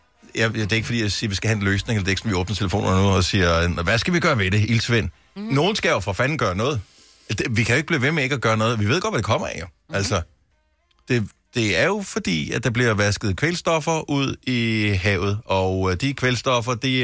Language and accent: Danish; Bogense, Region of Southern Denmark, Denmark; jeg voksede op i Bogens ude ved målen